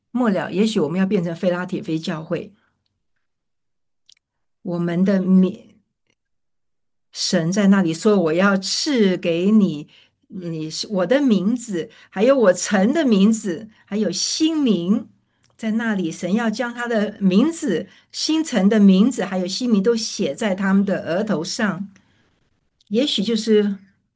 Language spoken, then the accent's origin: Chinese; United States; 我们美国人说哈利路亚哈利路亚，我们美国人是这样说